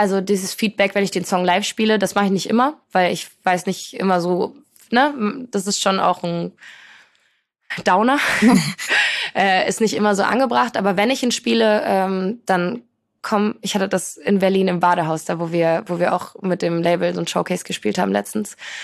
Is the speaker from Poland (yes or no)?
yes; Poland; ich komme aus Polen, meine Eltern kommen beide aus Polen, so ich bin in einer sehr polnischen, sehr familiären Kultur aufgewachsen, da steht Familie über allem.